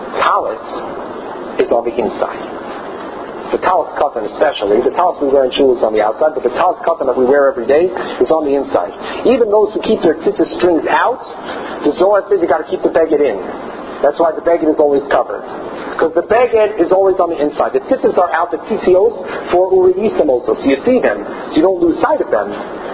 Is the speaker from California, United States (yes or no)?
no; Baltimore, Maryland, United States; take a tour in Washington, D.C., growing up in Baltimore, this is something we did